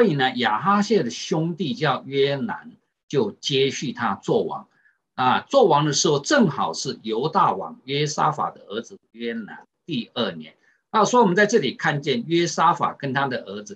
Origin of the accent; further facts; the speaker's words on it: China; 就好像啊我们中国人这个啊如果没有啊不能怀孕生孩子哈